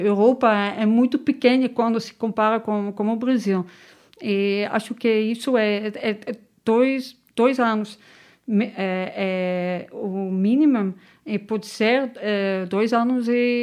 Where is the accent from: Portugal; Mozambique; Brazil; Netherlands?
Netherlands; Portuguese is a second language; now in Marseille, France; eu sou holandesa, não sou francesa, e eu moro na França para a cidade de Marseille, porque eu gosto muito de Marseille.